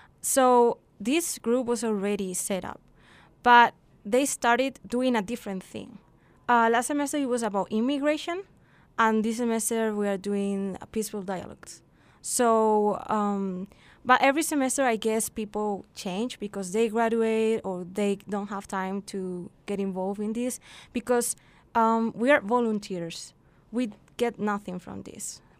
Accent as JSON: {"language": "English", "country": "Spain", "second_language": "English", "said": "I'm original from Spain, and I think I see polarization every day, everywhere."}